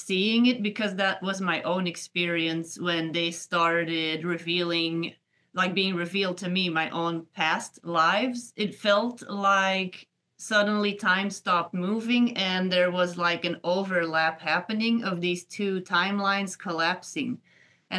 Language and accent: English; Belgium; Well, I am originally from Belgium, so not too far from France.